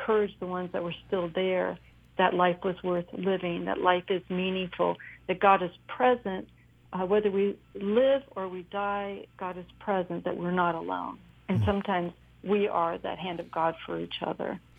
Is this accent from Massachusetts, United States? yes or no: no; Cincinnati, Ohio, United States; now in New York, United States; I grew up in Cincinnati, but, you know, I've been in New York a long time.